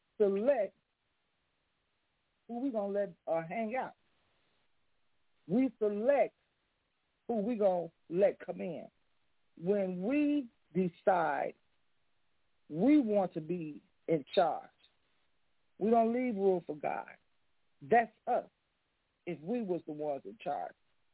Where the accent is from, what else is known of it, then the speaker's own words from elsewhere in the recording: Chicago, Illinois, United States; I remember growing up on Walnut on the west side of Chicago. I remember a lot of things and a lot of people in our neighborhood.